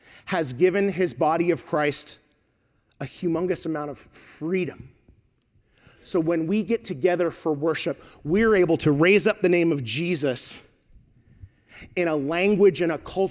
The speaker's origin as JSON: {"language": "English", "region": "California", "country": "United States", "tie": "born or raised there", "said": "See, I grew up in Southern California, and I did not grow up Southern Baptist, okay?"}